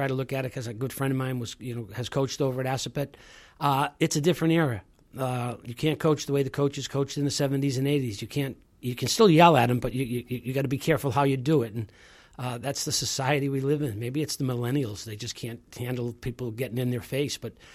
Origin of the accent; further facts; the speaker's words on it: Winthrop, Massachusetts, United States; And I talk about growing up in Winthrop, my family, how I grew up, the environment I grew up in, my parents, my cousins, my aunts, my uncles are very much a part of my life.